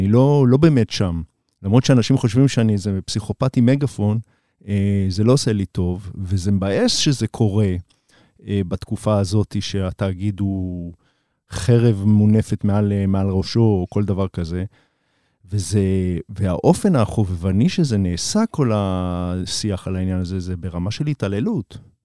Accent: Beersheba, Southern District, Israel; אני גדלתי בבאר שבע

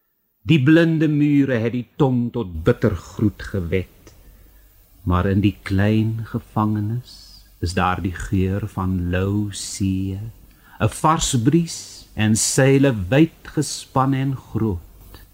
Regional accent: Western Cape, South Africa; My kinderjare het ek op die Karoo dorp Peersten deurgebring en vandag nog as ek deur die barre en fascinerende landskap van die klein Karoo reis

